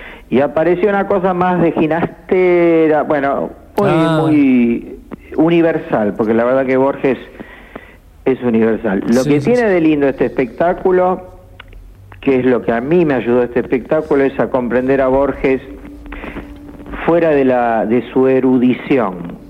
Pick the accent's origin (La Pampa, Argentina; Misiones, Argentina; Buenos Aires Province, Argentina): Buenos Aires Province, Argentina; Morón; also born or lived in La Paternal; Yo crecí en la Paternal, pero a los 6 me fui a Morón. Provincia de Buenos Aires.